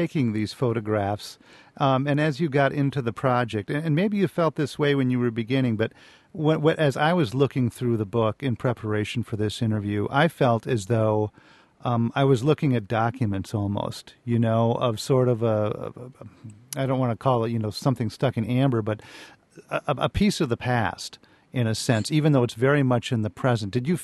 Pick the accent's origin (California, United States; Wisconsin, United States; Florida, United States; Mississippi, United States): Wisconsin, United States; La Crosse